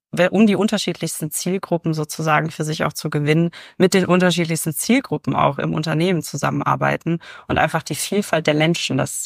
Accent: Bielefeld, North Rhine-Westphalia, Germany; moved away as an adult; Geboren und aufgewachsen bin ich in Bielefeld tatsächlich. Nach der Schule ging es dann für mich erstmal ins Ausland. Habe tatsächlich ein Au-pair-Jahr in den USA gemacht, bin dann noch ein bisschen in der Schweiz rumgetingelt und habe dann meinen Berufseinstieg in Berlin gefunden und bin dann wieder nach Bielefeld gekommen.

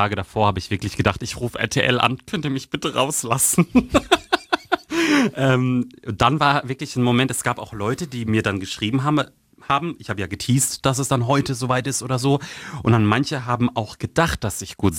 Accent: Baden-Württemberg, Germany; Leute aus dem Dorf, wo ich herkomme, aus dem Landkreis Karlsruhe

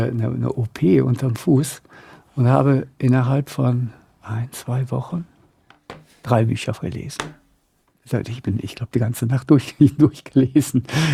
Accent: Drolshagen, North Rhine-Westphalia, Germany; ich komme ja aus Drolzagen.

